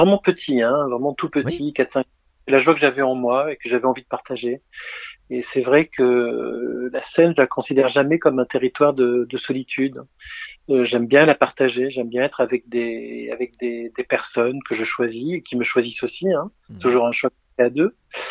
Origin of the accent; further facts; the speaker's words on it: Marseille, Provence-Alpes-Côte d'Azur, France; Je suis marseillais d'origine, donc c'était un théâtre à Marseille. Qui est dans le panier, qui est le théâtre de l'Anche. Et puis après, je suis arrivé à Grenoble.